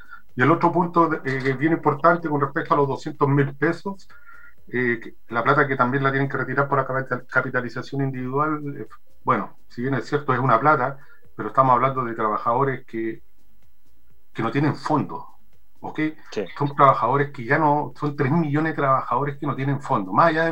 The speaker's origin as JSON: {"language": "Spanish", "region": "Antofagasta", "country": "Chile", "said": "soy de Antofagasta, pero trabajo en la ciudad de Iquique"}